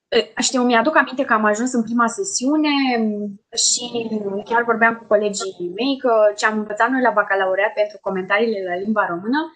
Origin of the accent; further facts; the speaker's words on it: Târgu Jiu, Gorj County, Romania; pentru că eu sunt din Târgu Jiu